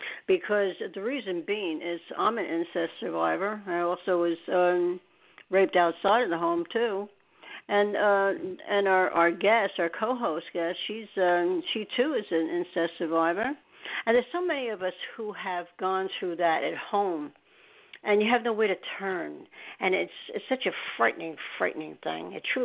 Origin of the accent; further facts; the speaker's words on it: New York, United States; And that's why I talk so fast. Anyway, and I'm from New York.